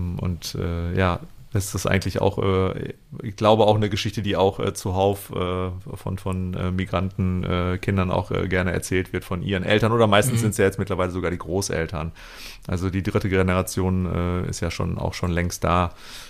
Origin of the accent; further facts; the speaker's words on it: Isselhorst, North Rhine-Westphalia, Germany; ich bin ja auch auf dem Dorf groß geworden, ähnlich groß wie du da jetzt ungefähr. Und da waren wir mit wenigen Ausnahmen Exoten einfach. Wir waren halt in Isselhorst, so, und da ging es gut bürgerlich zu